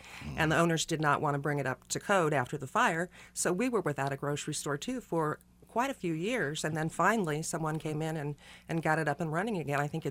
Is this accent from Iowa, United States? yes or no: yes; Des Moines, Iowa, United States; I grew up in Des Moines, Iowa.